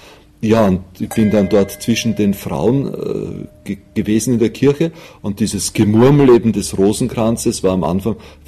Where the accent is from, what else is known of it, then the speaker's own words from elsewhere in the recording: Wampersdorf, Lower Austria, Austria; also born or lived in Vienna; Ich bin an einem Faschingssonntag geboren in Wien und aufgewachsen am Land in der Nähe von Wien, in einem kleinen Dorf mit dem Namen Wampersdorf. Da habe das Glück, dass meine Eltern wirklich aufrichtig gläubig waren